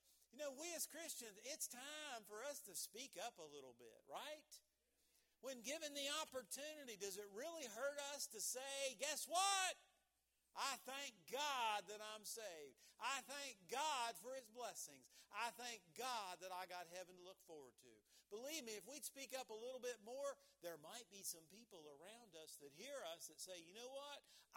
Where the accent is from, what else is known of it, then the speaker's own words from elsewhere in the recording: West Virginia, United States; born there; I was born in West Virginia. How about you?